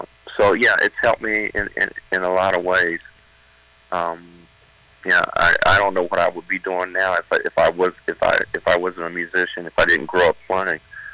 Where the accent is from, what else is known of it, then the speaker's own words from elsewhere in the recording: Marion, Ohio, United States; So that's one thing I'm really happy about growing up in Marion, Ohio. It's just, you know, the people were very supportive.